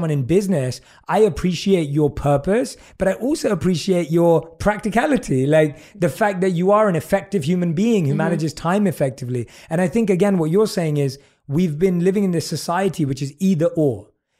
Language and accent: English; United Kingdom; accent: British; I have none of those skills, so I will not try. Okay. I will simply read it in my British accent.